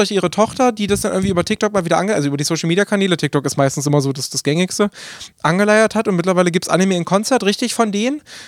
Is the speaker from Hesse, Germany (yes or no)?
no; Burg, Saxony-Anhalt, Germany; Nee, ich komme aus Burg, also 20 Kilometer entfernt.